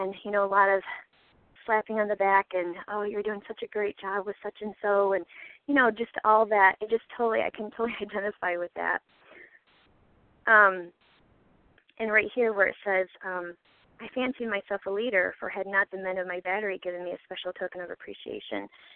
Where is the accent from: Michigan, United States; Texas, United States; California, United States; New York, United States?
Michigan, United States; I'm from Michigan.